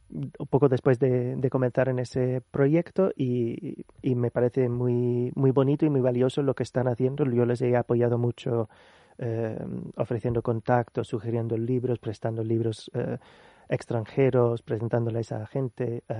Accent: New York, United States; moved away as an adult; now in Spain; yo soy neoyorquino de pura cepa, que yo nací en el mismo hospital donde nació mi mamá, y mi abuela nació en Manhattan antes de que construyeran el hospital, así que somos pueblerinos de Nueva York, pero llevo mucho tiempo, o sea que yo me mudé a España

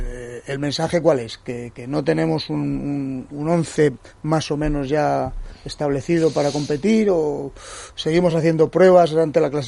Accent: Spain; porque soy español

